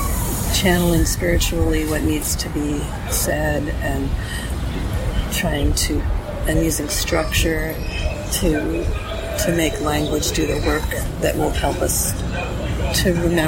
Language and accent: English; New York, United States; also born or lived in Maine / Texas / California / Cincinnati; I grew up in around New York, so that's east. I spent a lot of time in northern Maine, that's north. And then I went to Texas and California, that's west.